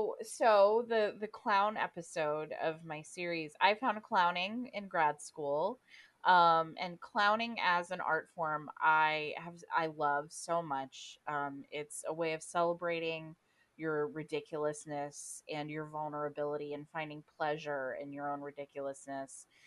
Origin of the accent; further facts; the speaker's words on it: the South, United States; I'm from the South, and he was an old redneck man